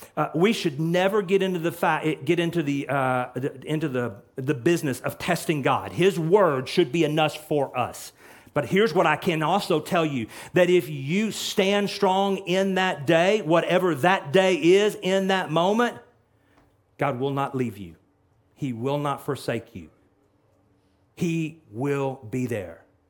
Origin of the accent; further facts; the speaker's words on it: Texas, United States; Listen, I'm from Texas, so I'm not talking about that.